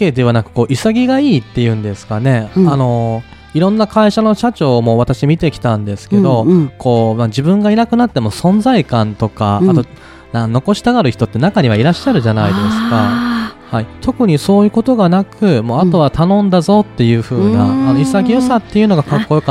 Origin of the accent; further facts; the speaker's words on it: Okayama, Japan; あのこの地元岡山に帰ってきまして、